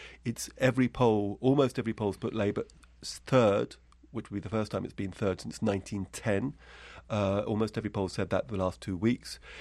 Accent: United Kingdom; I think I'm British

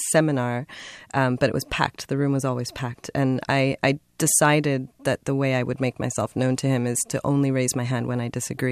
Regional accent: Baltimore, Maryland, United States; All of that is true in Zambia as well, but I definitely felt it growing up in Baltimore.

